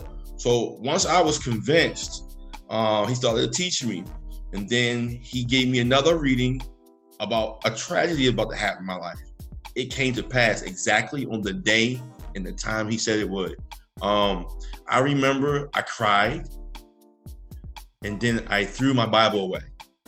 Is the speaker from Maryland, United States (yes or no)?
yes; Baltimore, Maryland, United States; because of my background, how I grew up in Baltimore, I was very skeptical of him